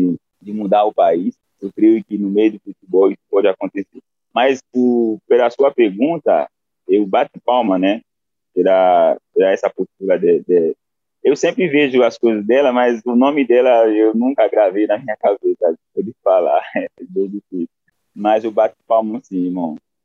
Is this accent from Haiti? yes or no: yes; Haiti; Portuguese is a second language; now in Brazil; todos os haitianos sintam para ver uma postura dessa, né? Uma coisa dessa. Enquanto eu estou aqui no Brasil